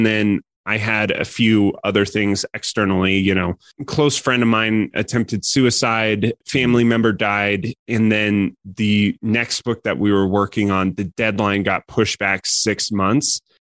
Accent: Colorado, United States; So I was living in San Francisco. You know, I grew up in Colorado.

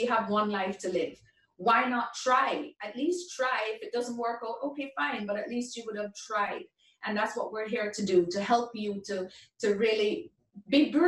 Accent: Jamaica; I'm from Jamaica, as I mentioned.

